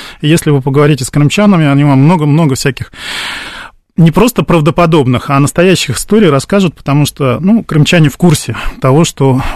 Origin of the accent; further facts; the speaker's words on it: Moscow, Russia; я тоже москвич, никакой не пророссийский, а я русский человек, родился здесь так же, как мои родители, бабушки, дедушки